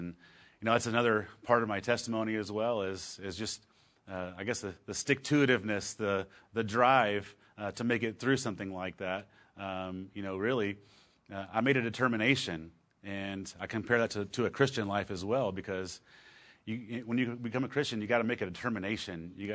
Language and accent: English; Tow, Texas, United States; also born or lived in San Angelo; I was raised in a little bit all over Texas. I was born in San Angelo, and then we moved to a little town called Tow, Texas, T-O-W, like tow, but they call it Tow.